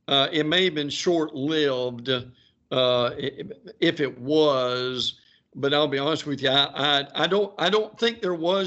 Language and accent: English; Alabama, United States; Look, that is my home state. I grew up there.